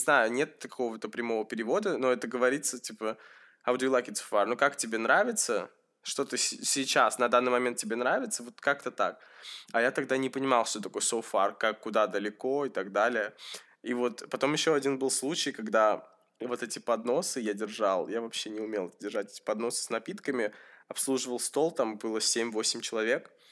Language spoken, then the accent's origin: Russian; Russia; я говорю, я из России